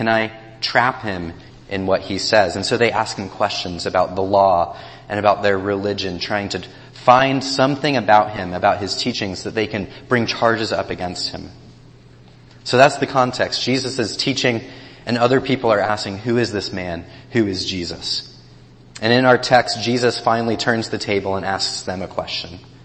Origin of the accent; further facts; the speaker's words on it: Ohio, United States; And before that, we came from Athens, Ohio, where I met Sarah down at Ohio University. Both Sarah and myself are from Ohio, and so it is a joy to be back in this great Buckeye State.